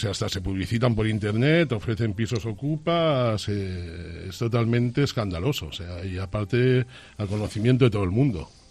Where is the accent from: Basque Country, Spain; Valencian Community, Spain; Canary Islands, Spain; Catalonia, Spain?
Catalonia, Spain; La verdad, si lo miramos como buen catalán que soy, la pela es la pela.